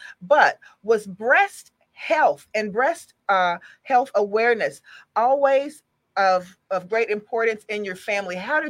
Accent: Texas, United States; So we are all definitely from Texas.

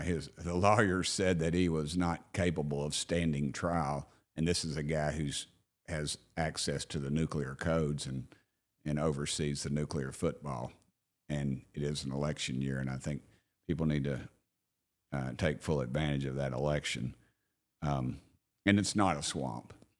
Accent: Knoxville, Tennessee, United States; and I grew up in Knoxville, Tennessee

